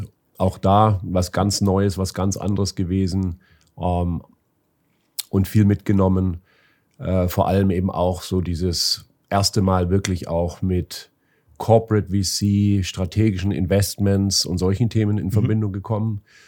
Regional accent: Baden-Württemberg, Germany; Ja, bin aufgewachsen in der Stuttgarter Ecke, war eigentlich schon immer neugierig und habe deswegen auch in verschiedenen Ecken auf der Erde gelebt.

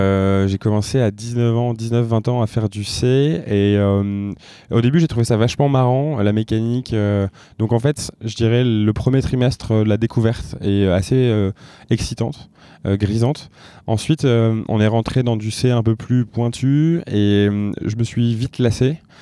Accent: Lille, Hauts-de-France, France; l'un des cofondateurs et le CEO de Comet. J'ai 28 ans, je suis Lillois d'origine.

